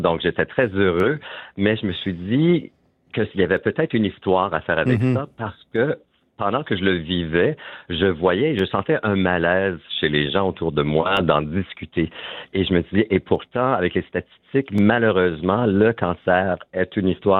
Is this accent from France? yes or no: no; Moose Creek, Ontario, Canada; Moi, je suis originaire de Moose Creek, Ontario.